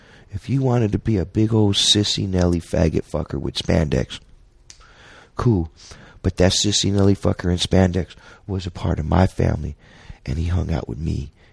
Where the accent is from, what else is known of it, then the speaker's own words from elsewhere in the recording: San Francisco, California, United States; Because of my gang experience and growing up in the Mission and being a part of a group of individuals